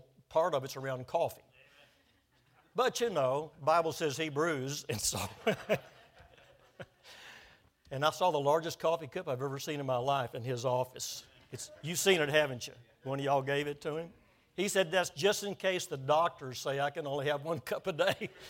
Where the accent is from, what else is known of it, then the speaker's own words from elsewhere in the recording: Waco, Texas, United States; born there; I was born in Waco, Texas, and, of course, I was born during the war, World War II